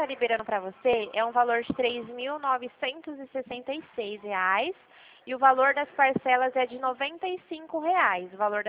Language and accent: Portuguese; Dracena, São Paulo, Brazil; não sou de Vitória da Conquista, sou aqui de Dracena